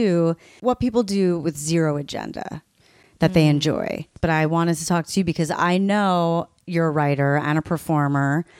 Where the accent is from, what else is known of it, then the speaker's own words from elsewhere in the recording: Long Island, New York, United States; I can't say that word because I'm from Long Island.